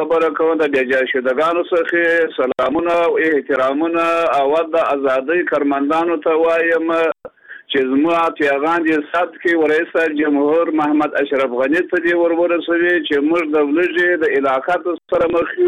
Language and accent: Pashto; Afghanistan; چې د افغانستان نه یو موږ